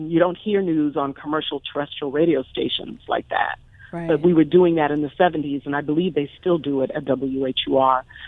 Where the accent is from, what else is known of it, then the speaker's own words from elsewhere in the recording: Bronx, New York, United States; also born or lived in Harlem; I'm a girl from the Bronx and Harlem, a little Afro-Rican girl